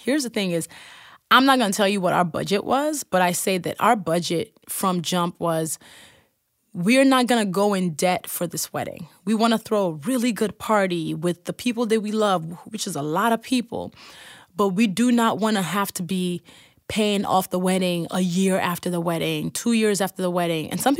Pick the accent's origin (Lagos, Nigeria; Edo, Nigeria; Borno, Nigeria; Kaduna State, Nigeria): Lagos, Nigeria; my man is from Maryland. I'm from Lagos. So it was a merging of cultures